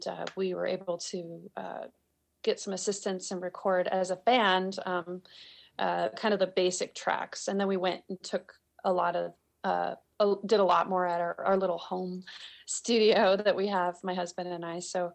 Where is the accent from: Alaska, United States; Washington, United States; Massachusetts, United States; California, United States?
Alaska, United States; Anchorage; born there; I grew up I was born in Anchorage, and we moved around a bunch, and my mom played in the folk festival circuits.